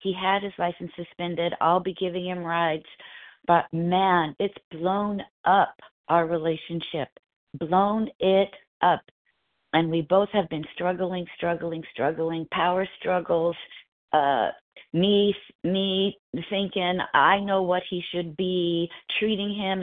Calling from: California, United States; I'm in Southern California, Pacific time.

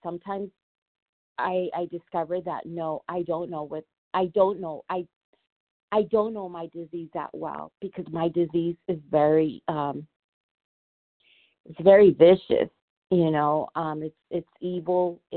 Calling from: Los Angeles, California, United States; Los Angeles, California.

